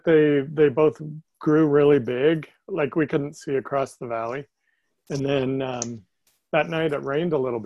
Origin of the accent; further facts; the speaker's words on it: California, United States; My early years were up near San Francisco and later down near in Bakersfield.